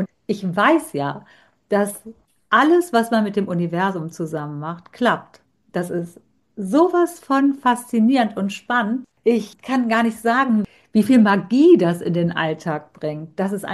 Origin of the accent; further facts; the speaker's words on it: Germany; Ich bin Halbinderin. Ich hatte einen indischen Vater und eine deutsche Mutter. Ich bin hier in Deutschland geboren, lebe hier immer, war halt nur öfter zu Besuch in Indien.